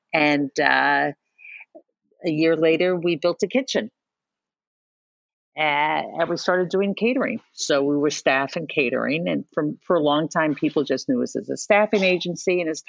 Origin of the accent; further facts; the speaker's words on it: New York City, New York, United States; Now, I'm a native New Yorker, third generation Manhattan. So I always say I come from a very small island